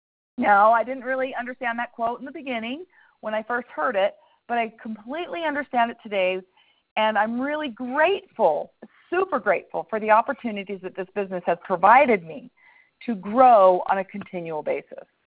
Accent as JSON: {"language": "English", "region": "Utah", "country": "United States", "tie": "born or raised there", "said": "And even growing up in Utah, you know, I think that we form certain ideas"}